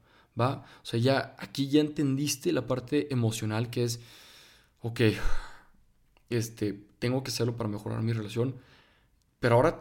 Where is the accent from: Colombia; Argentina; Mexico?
Mexico; Torreón, Coahuila; estaba toda la inseguridad aquí en Torreón, en mi ciudad natal